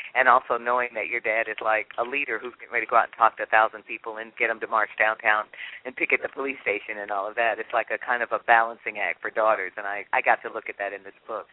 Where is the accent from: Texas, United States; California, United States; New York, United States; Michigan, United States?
Michigan, United States; Detroit; growing up in Detroit, my high school was like two blocks away from where Motown started